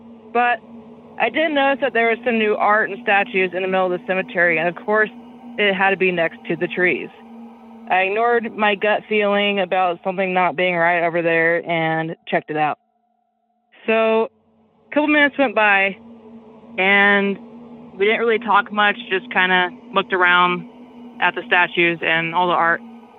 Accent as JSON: {"language": "English", "town": "Parker", "region": "Colorado", "country": "United States", "said": "Hello, first time caller here, and … I am from Parker, Colorado."}